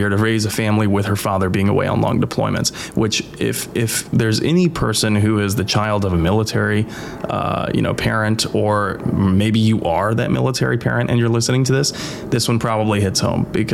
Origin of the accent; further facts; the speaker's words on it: Midwest, United States; I think we know a lot of people, or at least I did, growing up in the Midwest.